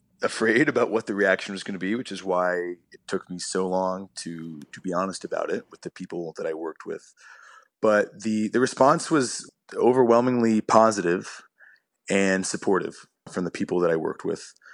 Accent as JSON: {"language": "English", "country": "United States", "tie": "born or raised there", "said": "that was not my experience growing up in the States. I felt very confident and safe being Jewish."}